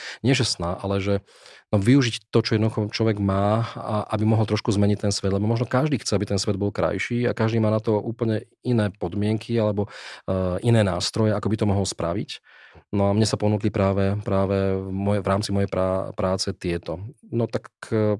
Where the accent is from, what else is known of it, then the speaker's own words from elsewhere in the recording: Trnava, Trnava Region, Slovakia; Ja som Trnavčan, takže v Trnave som organizoval takéto podujatie